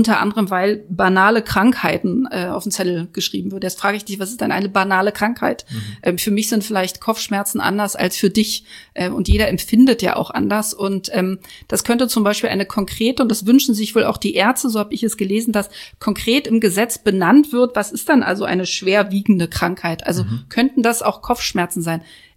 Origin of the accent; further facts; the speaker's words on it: Berlin, Germany; ich als Neuköllnerin bin ja auch groß geworden in der Hasenheide. Also meine ersten Lebensjahre habe ich ganz viel gespielt in der Hasenheide.